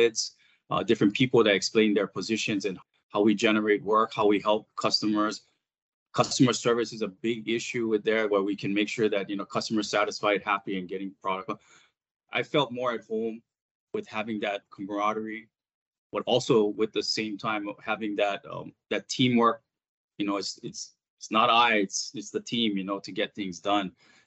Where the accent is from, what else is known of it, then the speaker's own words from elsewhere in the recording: Hawaii, United States; being an island boy, born and raised in Hawaii, we just, you know, we really don't think about it, how our goods get into the, you know, the islands.